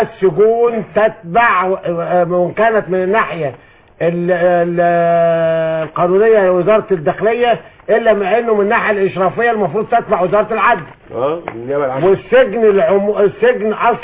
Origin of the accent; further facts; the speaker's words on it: Egypt; لان انا مواطن مصري ليس لي صفة في رفع هذه الدعوة